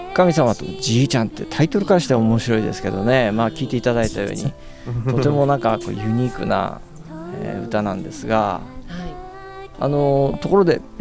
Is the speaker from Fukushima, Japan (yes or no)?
yes; Fukushima, Japan; 私たちと同じ福島の出身なんですけれども